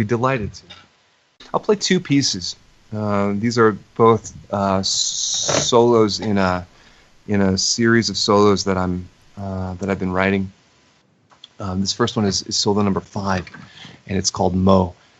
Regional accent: Illinois, United States; I was like, we are from Northern Illinois. We're not going to go to the city.

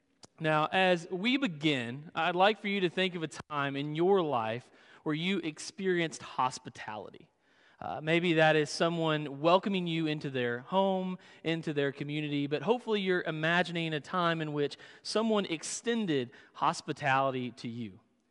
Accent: Southern United States, United States; Now, I'm from the South. I love cornbread.

